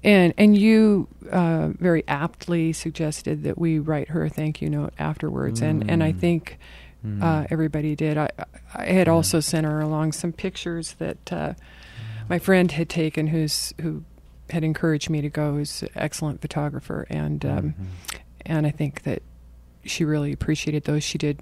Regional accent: Washington, United States; now in Idaho, United States; Yeah, I was born and grew up in Eastern Washington. I moved to Idaho over 40 years ago.

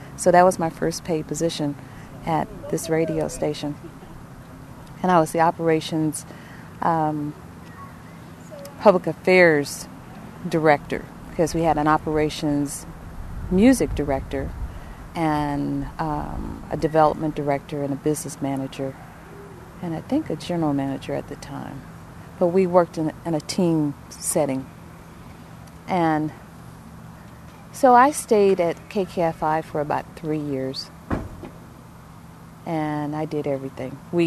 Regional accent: Kansas City, Missouri, United States; also born or lived in Jefferson City, United States; I come from Kansas City, so, and I left from Jefferson City, which was 36,000 people, to Atlanta, a place I've always wanted to move.

